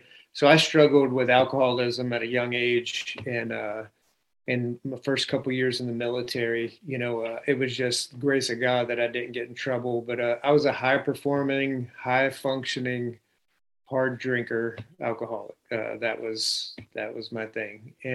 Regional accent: Florida, United States; I'm originally from South Florida. Came in the military whenever I was 20 years old.

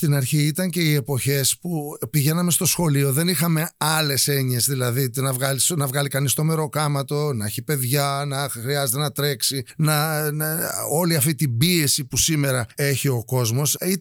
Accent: Athens, Attica, Greece; Με τον οποίο μεγαλώσαμε μαζί στο Παγκράτη.

